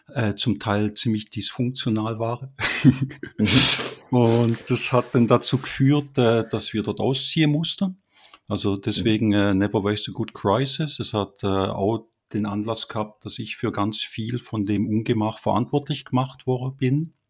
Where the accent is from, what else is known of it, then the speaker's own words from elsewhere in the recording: Baden-Württemberg, Germany; Wo komme ich her? Vom Bodensee oder genauer aus dem Hegau. Wohne jetzt seit 30 Jahren in der Schweiz, jetzt im schönen Luzern.